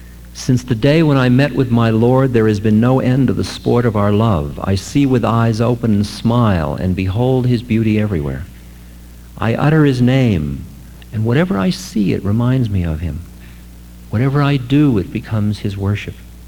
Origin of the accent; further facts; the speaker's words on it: United States